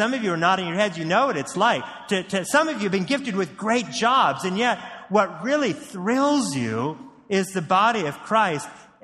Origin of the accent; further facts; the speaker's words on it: Hillsboro, Oregon, United States; I grew up in Hillsboro, but it's another story why I started going to a church in Beaverton.